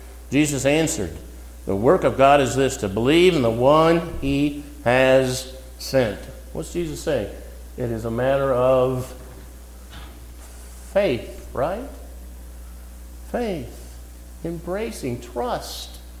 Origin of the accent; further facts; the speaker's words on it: Ohio, United States; I'm from Ohio.